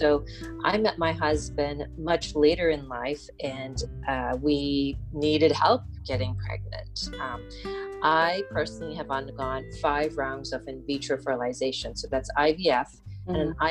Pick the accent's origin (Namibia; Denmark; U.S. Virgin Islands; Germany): U.S. Virgin Islands; also born or lived in Guyana; So I was born in Guyana in South America and grew up in the United States Virgin Islands.